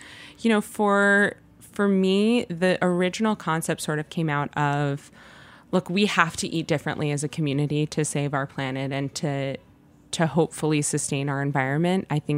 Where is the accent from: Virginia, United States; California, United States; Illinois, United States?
California, United States; Los Angeles; this very nostalgic era of my hometown of Los Angeles